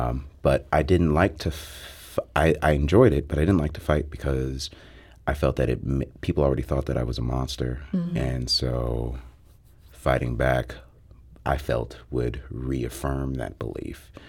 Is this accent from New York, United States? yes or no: no; Chicago, Illinois, United States; now in St. Louis, United States; I'm originally from Chicago.